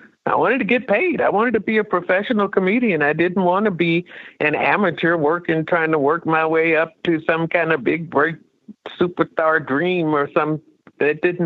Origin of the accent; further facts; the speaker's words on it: Chicago, Illinois, United States; Rhiney was from Chicago, and I'm from Chicago.